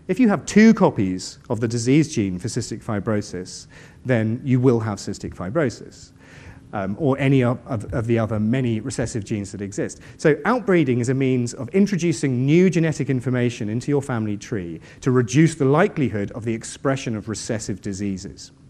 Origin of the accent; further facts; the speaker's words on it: East of England, United Kingdom; I'm from Suffolk